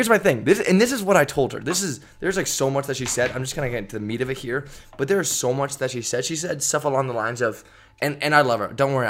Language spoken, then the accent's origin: English; California, United States; obviously I have a bias, from I'm from Northern California.